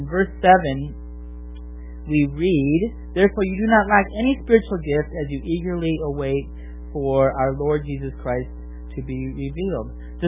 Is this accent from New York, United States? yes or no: no; Milwaukee, Wisconsin, United States; which I would know because Milwaukee, my hometown, is known for bowling.